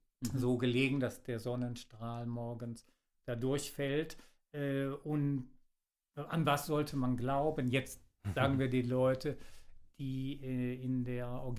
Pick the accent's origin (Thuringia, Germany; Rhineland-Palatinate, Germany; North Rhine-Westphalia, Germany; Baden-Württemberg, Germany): North Rhine-Westphalia, Germany; Straelen; Da, wo ich herkomme, eben Strahlen am Niederrhein, das ist, hat eine sehr, sehr schöne gotische Kirche mit famosen Altären